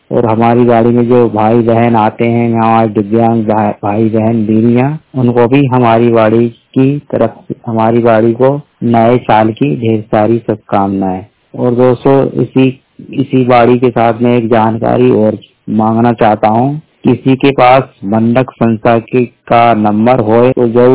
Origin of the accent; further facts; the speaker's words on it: Bhopal, Madhya Pradesh, India; मैं भोपाल जिले का रहने वाला हूँ।